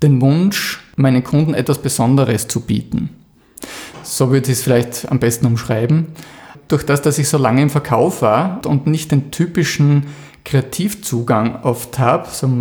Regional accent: Krieglach, Styria, Austria; ich komme aus Krieglach im Mürztal.

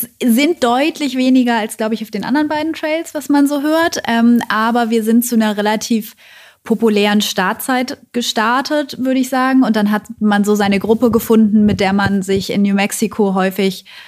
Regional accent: Hamburg, Germany; Und wir kommen aus Hamburg von der Elbe quasi bei 0 Meter über dem Meeresspiegel

